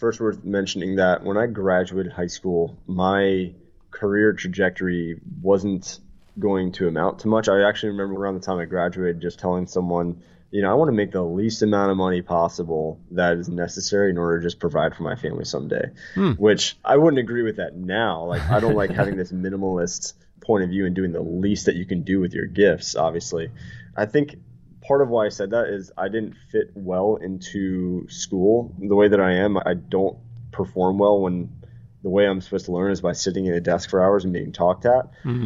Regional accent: Maryland, United States; So growing up in Maryland, there was a guy that was the quarterback of the high school I would have gone to.

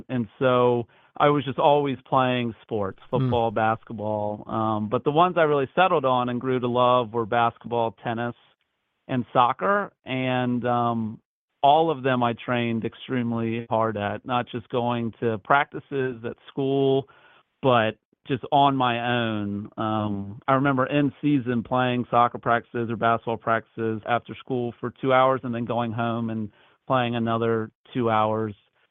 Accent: Richmond, Virginia, United States; I grew up in Richmond, Virginia. I was one of six kids. I was born in the middle, one of the two middle children. Yeah, Richmond, Virginia.

